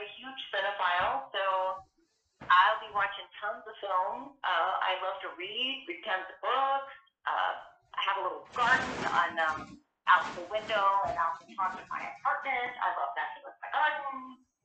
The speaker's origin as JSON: {"language": "English", "region": "Texas", "country": "United States", "tie": "born or raised there", "said": "And growing up in Texas, I always had this sense that I really didn't belong there."}